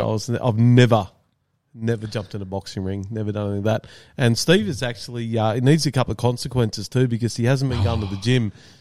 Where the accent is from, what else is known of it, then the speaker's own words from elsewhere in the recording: Forbes, New South Wales, Australia; I'm from New South Wales. I'm originally from Forbes in New South Wales. So I grew up drinking Tui's and VB.